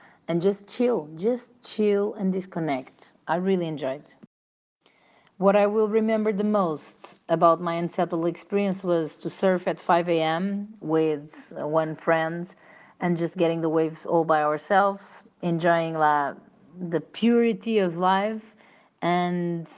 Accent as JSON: {"language": "English", "country": "Portugal", "second_language": "English", "lives_now": "Nicaragua", "said": "I am from Portugal and I lived and settled in Nicaragua."}